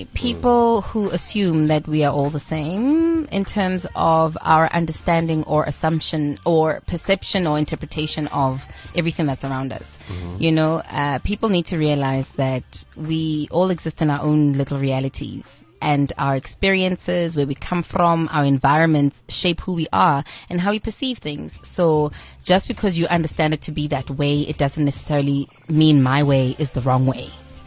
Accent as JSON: {"language": "English", "country": "South Africa", "said": "We're getting to the point where you as a South African person, you can't even start your own agriculture, anything, or manufacturing, nothing"}